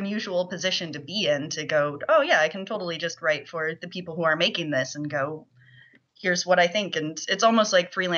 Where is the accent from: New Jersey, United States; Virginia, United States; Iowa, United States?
Iowa, United States; now in New Zealand; I live in New Zealand. I've been living here for about 9 years now. I am not from New Zealand originally. I'm actually from Iowa once upon a time.